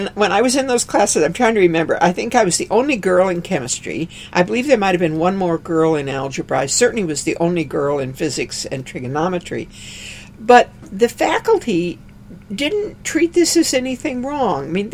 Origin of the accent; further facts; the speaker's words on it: Aberdeen, South Dakota, United States; Well, I grew up in Aberdeen, South Dakota, a little town, 25,000, and women interested in science were curiosity in those days.